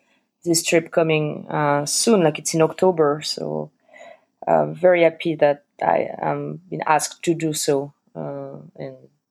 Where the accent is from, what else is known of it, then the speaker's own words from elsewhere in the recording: Angers, Pays de la Loire, France; accent: strong French accent; English is a second language; I grew up in France, in fact, as you can probably hear from my very strong accent. And I'm from the Loire. So I grew up in Angers.